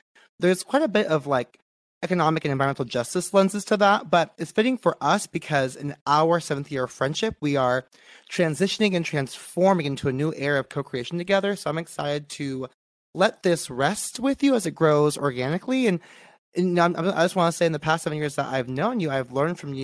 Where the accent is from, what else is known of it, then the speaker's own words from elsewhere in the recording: California, United States; I grew up in the Bay Area.